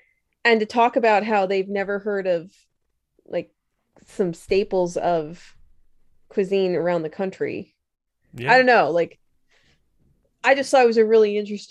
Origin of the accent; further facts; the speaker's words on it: Philadelphia, Pennsylvania, United States; I call it Jersey because I'm from Philadelphia and therefore like Jersey is Jersey for me.